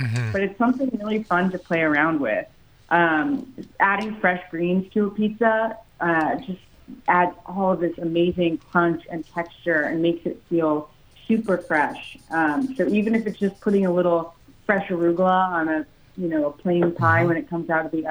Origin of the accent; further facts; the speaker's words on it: East Coast, United States; now in West Coast, United States; growing up on the East Coast and spending a lot of time in New York, things are pretty bleak until you see those first greens of spring